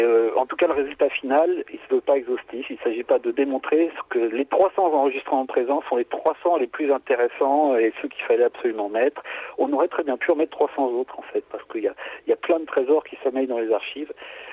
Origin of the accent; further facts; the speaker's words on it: Auvergne-Rhône-Alpes, France; mes enquêtes sont principalement centrées sur la Savoie, qui est ma région d'origine